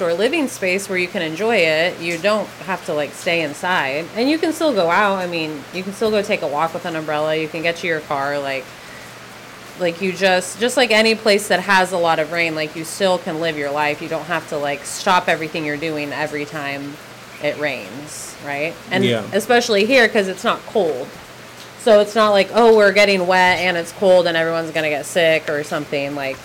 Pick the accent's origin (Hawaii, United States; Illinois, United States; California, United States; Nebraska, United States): California, United States; this is really specific to us because we're from California, where it only rains in the wintertime. So the only rain we ever are used to was like freezing cold rain.